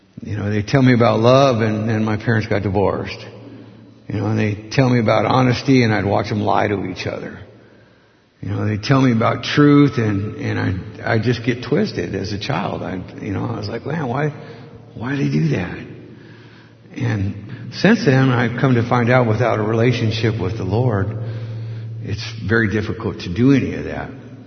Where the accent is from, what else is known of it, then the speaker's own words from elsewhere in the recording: Tacoma, Washington, United States; and I was born and raised in Tacoma, and I poured concrete for 37 years.